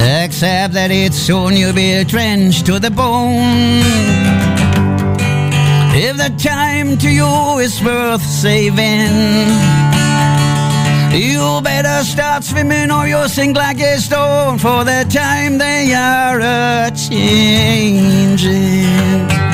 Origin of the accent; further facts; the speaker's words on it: Frankfurt am Main, Hesse, Germany; Also ich komme eigentlich aus Frankfurt am Main.